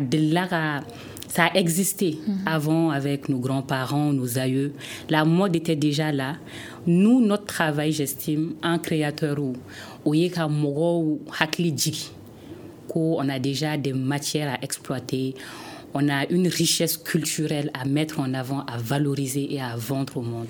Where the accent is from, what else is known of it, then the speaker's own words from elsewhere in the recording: Kati, Koulikoro, Mali; born there; also born or lived in Morocco; Moi, je suis d'origine tambouxienne. Je suis née à Kati. J'ai fait mes études au Maroc.